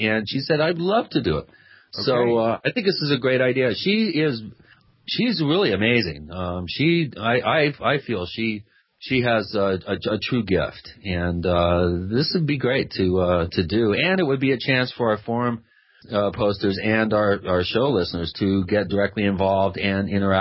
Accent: Long Island, New York, United States; I should say I'm from Long Island. I'm Italian, so I may be partial

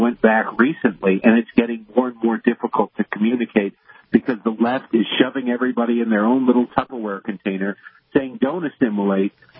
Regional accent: Michigan, United States; I grew up in just outside of Detroit in a different city, but when I was in college, I rented an apartment in Dearborn.

